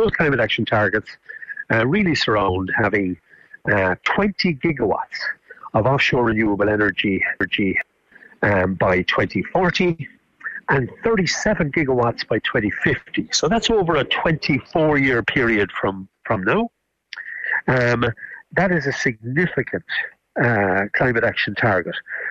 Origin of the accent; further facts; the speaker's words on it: Ireland; the single most important factor about being Irish, is that we are islanders